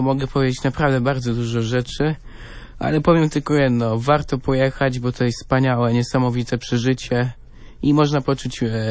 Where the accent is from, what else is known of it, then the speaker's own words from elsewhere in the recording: Bydgoszcz, Kuyavian-Pomeranian Voivodeship, Poland; pochodzę z miasta Bydgoszcz.